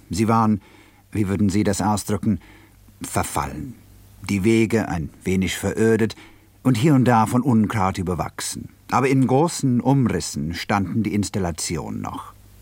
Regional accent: England, United Kingdom; German is a second language; Ich als Engländer muss das zugeben.

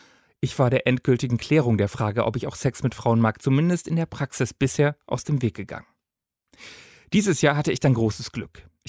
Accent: Bavaria, Germany; ich bin auf dem Land aufgewachsen, in einer katholischen Kleinstadt in Bayern.

